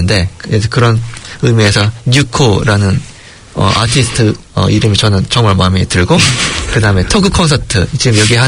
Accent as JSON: {"language": "Korean", "country": "South Korea", "lives_now": "New Zealand", "said": "이 뉴질랜드 사회에 여러 가지 문제가 있는데 한국인으로서 해결할 수 있는 뭐 그런 기회라고 생각을 합니다."}